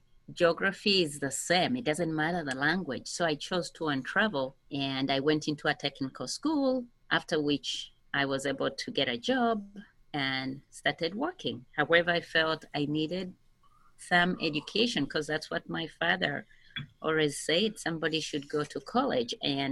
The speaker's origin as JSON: {"language": "English", "country": "Uganda", "tie": "born or raised there", "second_language": "English", "moved": "yes", "lives_now": "United States", "said": "So you have a variety of accents in Uganda. So in schools, we had to speak English, and that's how I learned English. But at home, you speak your vernacular language."}